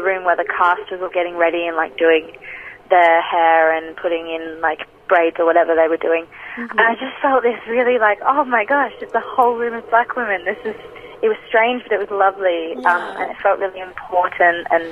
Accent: Australia; as a black woman growing up in Australia, being a woman of colour has always been quite a huge part of my identity

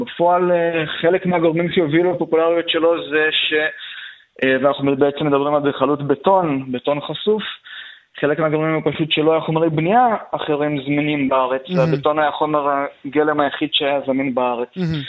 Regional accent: Beersheba, Southern District, Israel; שגדלתי בבאר שבע, ובאר שבע היא בירת הברוטליזם הישראלי.

